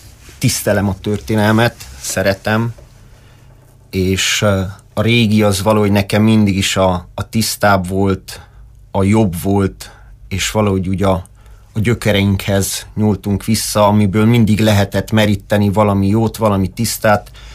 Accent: Târgu Mureș, Mureș County, Romania; Az én történetem itt kezdődik, Marosvásárhelyen. Itt születtem 1988-ban. A Kövesdombon végeztem az iskolát, a liceumot, majd a sportliceumba kerültem

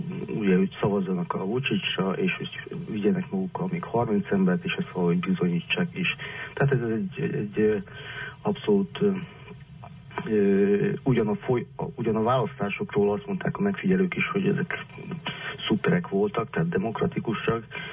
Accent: Mali Iđoš, Vojvodina, Serbia; born there; Ugye az én szülőfalum, ez egy magyar falu, itt is az egész főutca tele van plakátolva.

